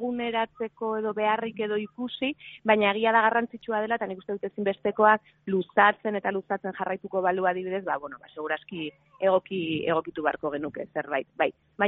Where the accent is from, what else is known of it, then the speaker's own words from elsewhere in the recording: Basque Country, Spain; Danok, kasu honetan gipuzkoarra gara eta agian antzekoagoak ditugu euskalkiak